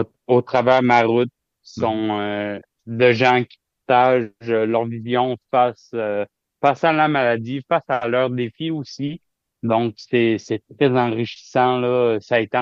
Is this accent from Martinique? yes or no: no; Chandler, Quebec, Canada; je suis originaire de Chandler, en Gaspésie. Présentement, j'ai 36 ans